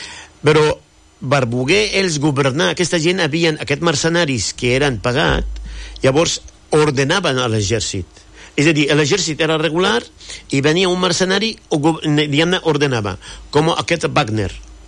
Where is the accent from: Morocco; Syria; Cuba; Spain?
Syria; jo sóc orgullós de Síria pel tema originari de la cultura que ha portat